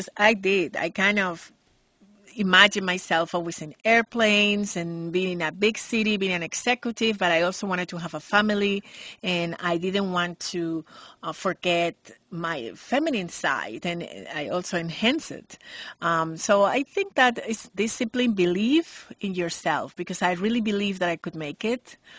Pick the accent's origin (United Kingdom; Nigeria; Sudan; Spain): Spain; also born or lived in United States; I feel that I will not be real if I said I'm only from Spain, because I'm also very African and I really love to be from African roots. And at the same time, professionally, I grow in America and I love United States